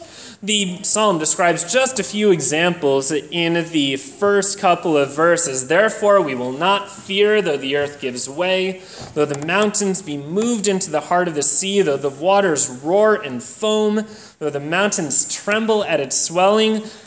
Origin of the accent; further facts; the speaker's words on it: East Coast, United States; And growing up on the East Coast, there were plenty of Revolutionary War, Civil War forts around to look